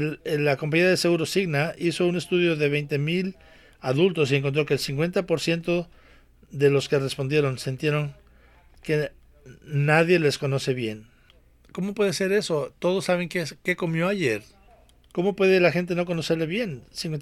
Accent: United States; Soy americano y nunca ha habido una cultura tan móvil y tan fluida.

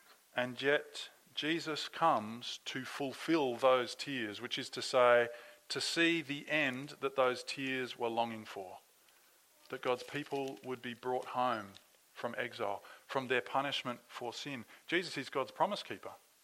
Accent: Darwin, Northern Territory, Australia; born there; Like, I was born in Darwin.

